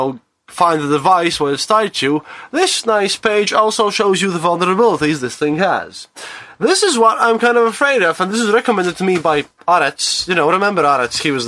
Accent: Riga, Latvia; English is a second language; There, I have said this, and … from Riga, Latvia, from EU.

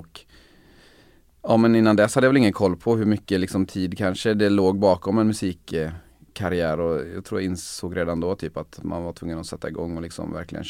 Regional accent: Svenljunga, Västra Götaland County, Sweden; Jag är uppvuxen på landet i Svenljunga, som ligger utanför Borås.

